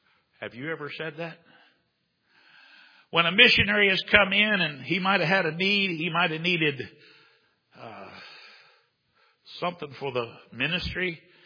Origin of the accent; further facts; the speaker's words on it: United States; born there; So I was born in America. I'm liberated.